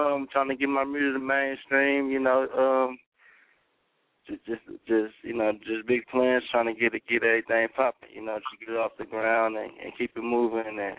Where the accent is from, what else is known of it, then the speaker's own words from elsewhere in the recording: Milwaukee, Wisconsin, United States; now in Green Bay, United States; But, you know, I moved out from Milwaukee to Green Bay, and, you know, I was making beats